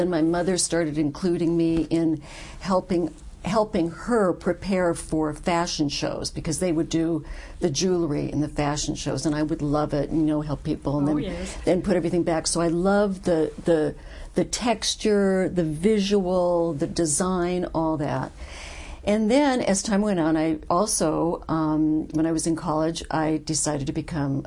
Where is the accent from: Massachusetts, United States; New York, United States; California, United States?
California, United States; Santa Monica; Well, I grew up in Santa Monica, California, as the daughter of jewelers.